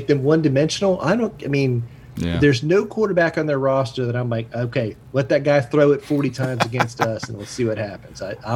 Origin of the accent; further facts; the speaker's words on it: Atlanta, Georgia, United States; Yes, but I'm from Atlanta.